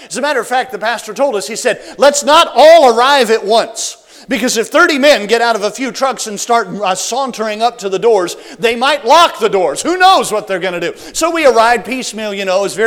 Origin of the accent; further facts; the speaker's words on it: Mississippi, United States; showed him my Mississippi driver's license. And I think something happened in his mind when he saw that I was from the South.